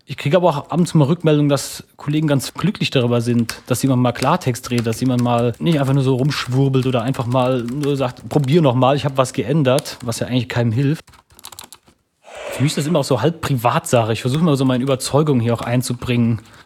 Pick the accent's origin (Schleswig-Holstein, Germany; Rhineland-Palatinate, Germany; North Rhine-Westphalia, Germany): Rhineland-Palatinate, Germany; Neuwied; born there; now in Mannheim, Germany; ich wurde 1984 in Neuwied geboren, wohne in Mannheim